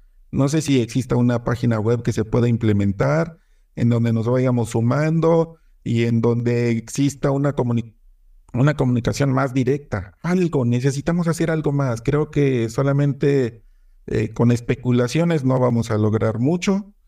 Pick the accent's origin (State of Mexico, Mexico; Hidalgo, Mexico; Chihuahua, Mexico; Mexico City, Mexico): Hidalgo, Mexico; Pachuca; Yo soy de Pachuca.